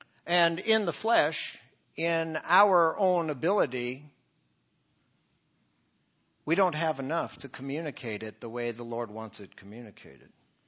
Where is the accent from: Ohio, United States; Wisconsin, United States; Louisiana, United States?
Wisconsin, United States; I grew up in Wisconsin, and so I like summer. I hated winter.